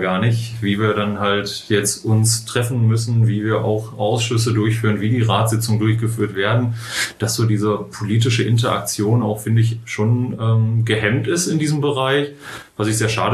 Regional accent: Mülheim an der Ruhr, North Rhine-Westphalia, Germany; Mülheim ist meine Heimat. Ich bin in Mülheim geboren, aufgewachsen, auch in Eppinghofen aufgewachsen, in meinem Bezirk. War schon auf der Grundschule an der Bruchstraße damals noch, heute ja Grundschule am Dichterviertel.

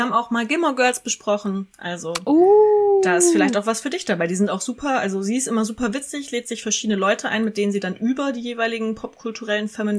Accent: Kassel, Hesse, Germany; Und dass er auch durch meine Heimatstadt Kassel gefahren ist, fand ich super funny.

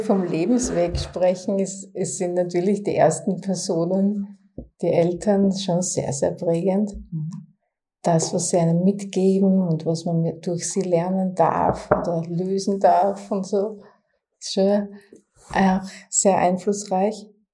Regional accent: Gillersdorf, Styria, Austria; mein Start war tatsächlich im ländlichen Raum, in einem kleinen Ort, der heißt Gillersdorf, an der Grenze Richtung Burgenland schon.

